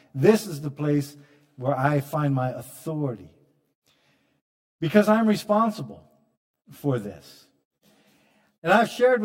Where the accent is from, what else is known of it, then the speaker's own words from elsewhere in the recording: Pacific Northwest, United States; I come from the United States, and I come from the northwest part of the United States, which is a culture that's different than, say, the southern U.S.